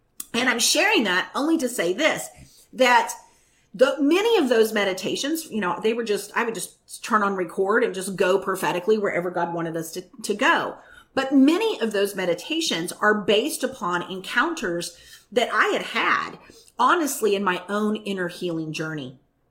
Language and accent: English; Bible Belt, United States; I grew up in the Bible Belt and I was taught the doctrine of original sin.